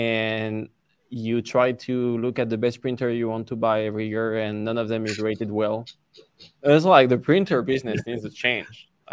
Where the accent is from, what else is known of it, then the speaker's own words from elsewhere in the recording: France; accent: French; English is a second language; But when I go to McDonald's with my French accent, they never understand what I'm saying.